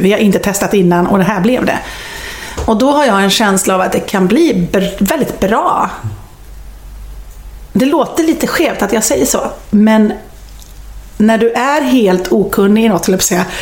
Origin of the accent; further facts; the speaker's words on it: Viskafors, Västra Götaland County, Sweden; also born or lived in Borås; Men jag är uppväxt i Viskafors.